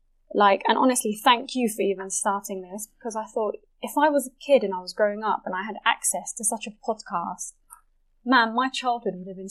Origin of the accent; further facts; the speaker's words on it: East of England, United Kingdom; So I was brought up in Essex, so I was born and raised in the UK.